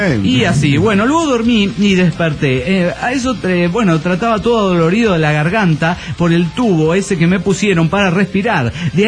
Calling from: Chetumal, Quintana Roo, Mexico; de Chetumal, Quintana Roo.

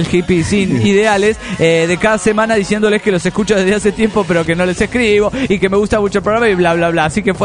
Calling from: Delta, Colorado, United States; de Delta, Colorado.

